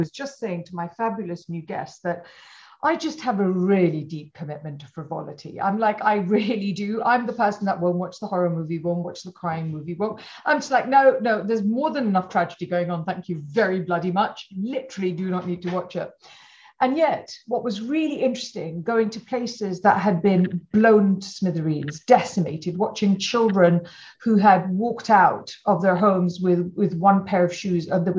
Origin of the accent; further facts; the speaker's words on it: Malawi; from when I was probably five, I grew up in Malawi